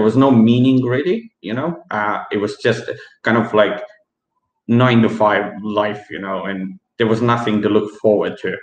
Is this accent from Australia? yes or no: yes; Western Australia, Australia; my hometown is about 25 minutes from the capital.